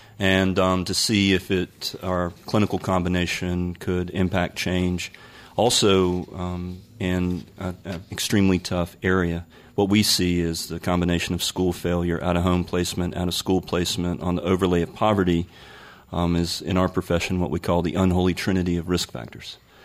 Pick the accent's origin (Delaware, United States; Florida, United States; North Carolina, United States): North Carolina, United States; So growing up in Scotland County, I might have known a couple of things about troubled youth.